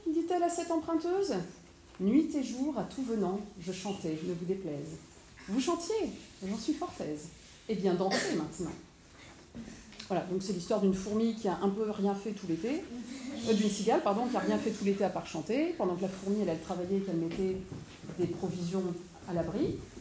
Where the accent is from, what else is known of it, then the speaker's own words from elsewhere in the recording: Croix, Hauts-de-France, France; Je suis de Croix